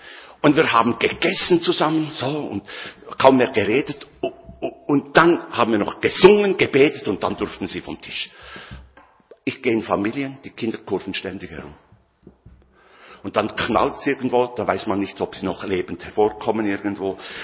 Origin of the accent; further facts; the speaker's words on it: Bern, Switzerland; als Berner war das für mich sehr schwierig